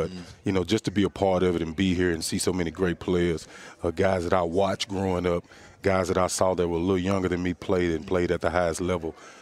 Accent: Tennessee, United States; I am born and raised in Tennessee, so my love for the university is a little different

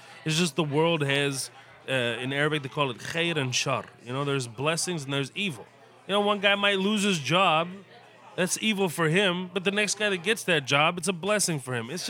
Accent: United States; I'm an American. I'm winning off of these things.

